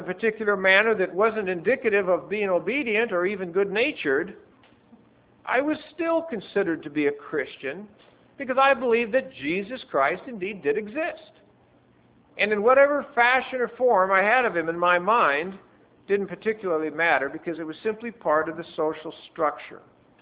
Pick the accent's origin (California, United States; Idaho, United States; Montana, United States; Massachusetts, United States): Montana, United States; Butte; When I was growing up in Montana, we lived in Butte when I was young